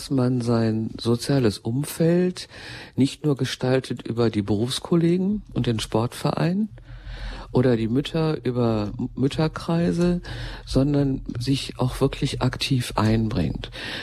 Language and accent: German; Gelsenkirchen, North Rhine-Westphalia, Germany; ich komme ja nun wirklich aus Gelsenkirchen